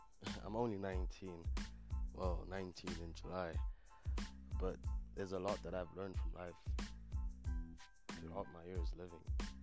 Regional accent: South Africa; I'm from South Africa.

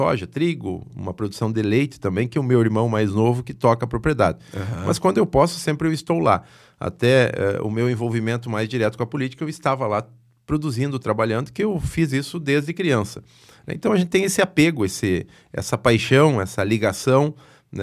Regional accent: Santo Augusto, Rio Grande do Sul, Brazil; also born or lived in Ijuí; Bom, eu sou nascido em Ijuí, mas sempre morei e me criei no interior de Santo Augusto, lá na propriedade dos meus pais, que eles até hoje residem lá.

